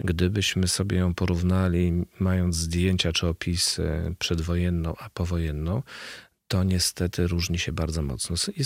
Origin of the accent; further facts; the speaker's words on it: Podlaskie Voivodeship, Poland; Wychowałem się na Augustowszczyźnie, w związku z czym widziałem parę tych jezior w życiu.